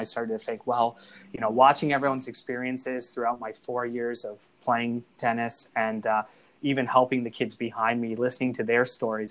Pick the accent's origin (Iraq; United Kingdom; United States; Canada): Canada; Kingston, Ontario; I'm born and raised in Kingston, Ontario, so spent a lot of time traveling to Ottawa, Montreal, Toronto.